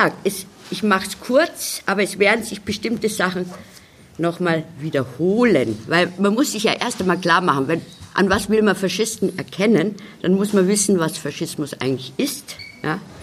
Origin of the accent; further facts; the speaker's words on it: Munich, Bavaria, Germany; Ich komme aus München